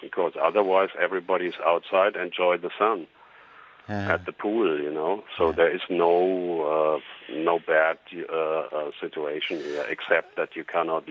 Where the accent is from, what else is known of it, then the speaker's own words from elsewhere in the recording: Central Germany, Germany; English is a second language; now in -; I'm from Germany, middle of Germany.